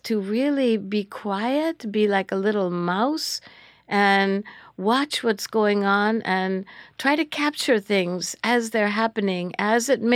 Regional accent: Lorain, Ohio, United States; Grew up in Ohio. Lorain, Ohio.

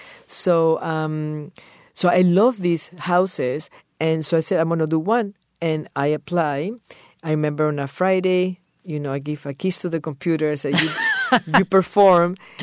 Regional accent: Peru; English is a second language; moved away; I always knew that I was going to live abroad when I was growing up in Peru at the age of 13. I already knew.

